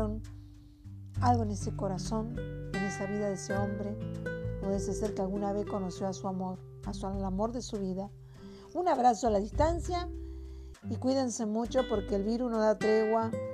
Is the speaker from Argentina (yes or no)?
yes; Caseros, Buenos Aires Province, Argentina; de Caseros, 3 de febrero, Buenos Aires, Argentina.